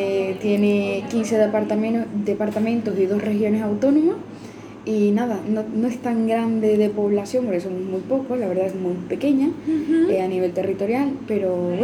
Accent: Matagalpa, Nicaragua; now in Spain; 24 años, de Matagalpa, Nicaragua.

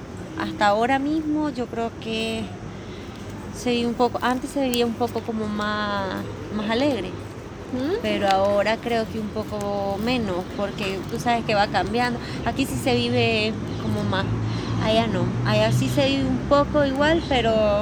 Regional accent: Matagalpa, Nicaragua; moved away as an adult; soy de Nicaragua, tengo 24 años. Pues hace 3 años, bueno, voy a cumplir 3 años que he llegado.

